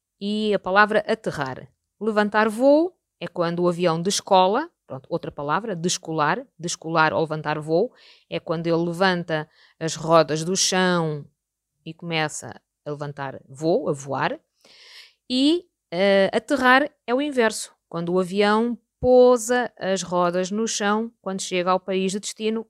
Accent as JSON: {"language": "Portuguese", "region": "Lisbon", "country": "Portugal", "tie": "born or raised there", "lives_now": "Almada, Portugal", "said": "sou professora de português, tenho 56 anos, sou natural de Lisboa, vivo em Almada e sou a mãe da Tatiana."}